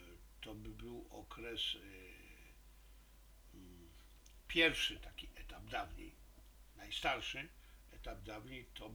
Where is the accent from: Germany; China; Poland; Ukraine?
China; jako że jestem Chińczykiem, więc dla mnie to jest naturalne